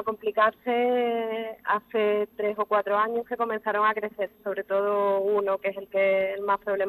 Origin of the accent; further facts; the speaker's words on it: Cádiz, Andalusia, Spain; En el hospital de Cádiz, de donde soy